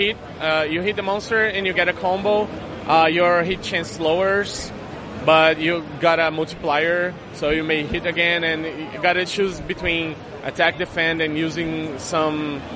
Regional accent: Brasilia, Federal District, Brazil; Oh, we're from Brazil.

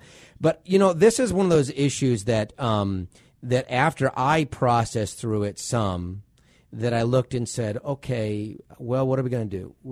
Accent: United States; It's tough growing up in America to see your country turn this way.

